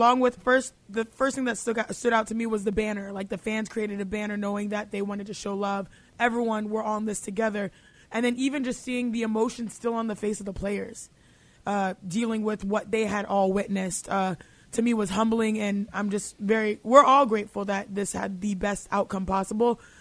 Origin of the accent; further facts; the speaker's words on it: Texas, United States; I'm a Texan myself